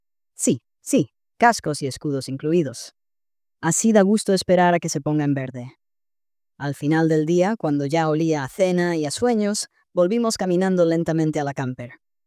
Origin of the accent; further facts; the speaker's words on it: Andalusia, Spain; nos quedamos hasta que nos echaron como buenos andaluces conquistando tierras vikingas.